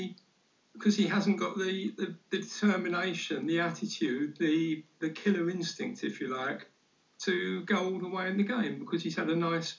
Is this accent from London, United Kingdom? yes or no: yes; London, United Kingdom; born there; I was born in South London.